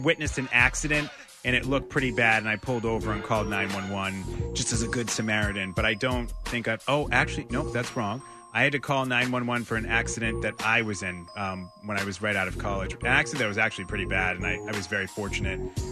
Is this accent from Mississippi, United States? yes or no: no; Lynn, Massachusetts, United States; You know, I'm from Lynn, proud to be from Lynn.